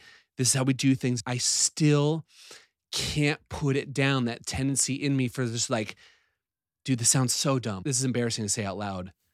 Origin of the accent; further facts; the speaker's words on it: Midwest, United States; me growing up in the Midwest, the nomenclature of therapy, how much that has changed just in my lifetime.